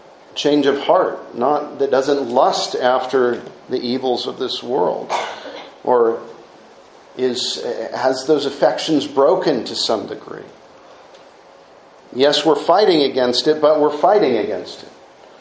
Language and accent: English; Illinois, United States; Maybe we don't leave our cars unlocked like we used to back in when I was growing up in Illinois.